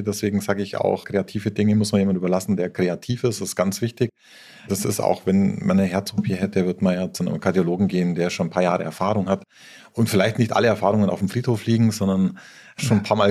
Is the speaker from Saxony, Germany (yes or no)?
no; Bavaria, Germany; now in Dubai, United Arab Emirates; mit meinem Heimatland Deutschland, Bayern verbunden bin, keine Frage. Ich fahre auch immer wieder gern heim, aber wenn ich ein paar Wochen in Deutschland bin, fahre ich auch gern wieder heim nach Dubai